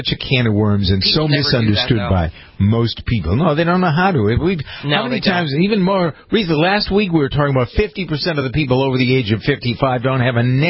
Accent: Framingham, Massachusetts, United States; We just had something new in my hometown of Framingham, Massachusetts.

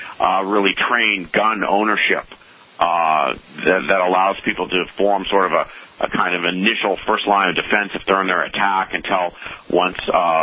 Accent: Minneapolis, Minnesota, United States; also born or lived in Northfield; where I used to grow up in Northfield, Minnesota. I grew up in Minneapolis

